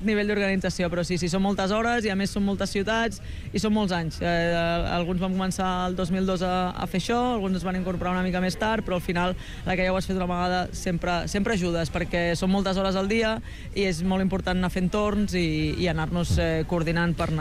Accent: Barcelona, Catalonia, Spain; jo sóc d'aquí a Barcelona, però vaja, hi ha gent de tot arreu. Jo sóc d'aquí a Barcelona, m'he agafat vacances per estar aquí aquesta setmana fent cua

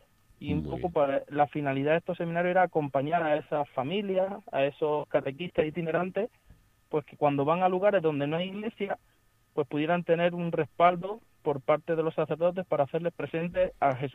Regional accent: Pozoblanco, Andalusia, Spain; now in Burgos, Spain; Pues yo soy de Pozo Blanco y empecé en el seminario en Córdoba.

